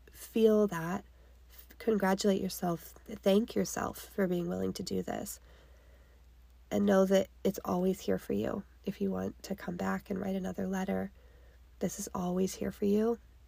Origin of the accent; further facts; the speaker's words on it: Nevada, United States; We grew up in Nevada.